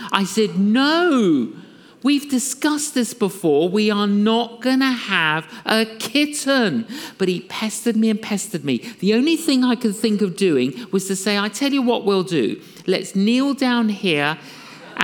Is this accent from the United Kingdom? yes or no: yes; England, United Kingdom; okay, I'm from England